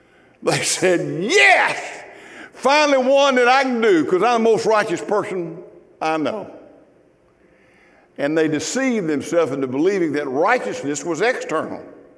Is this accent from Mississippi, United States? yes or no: yes; Mississippi, United States; I grew up in Mississippi, and I dated a girl and married her, and her daddy owned a dairy farm.